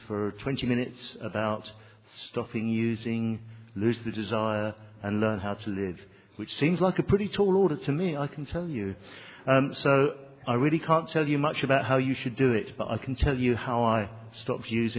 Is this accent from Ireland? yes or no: yes; Ireland; now in Cairo, Egypt; I'm not Egyptian. I'm actually an Irishman. I've just recently moved to Cairo